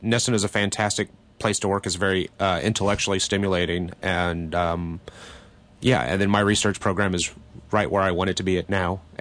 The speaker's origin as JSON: {"language": "English", "region": "the South", "country": "United States", "tie": "born or raised there", "moved": "yes", "said": "also growing up in the South and moving to New England was a bit of a cultural shock."}